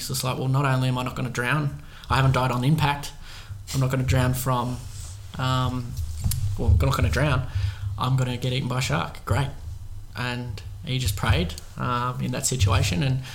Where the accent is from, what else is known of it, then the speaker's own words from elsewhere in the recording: Warragul, Victoria, Australia; in the town that we grew up in Warragul